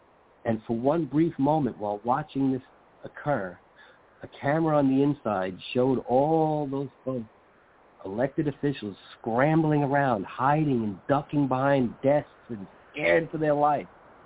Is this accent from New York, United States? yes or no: yes; New York, United States; and I grew up in New York, of all places.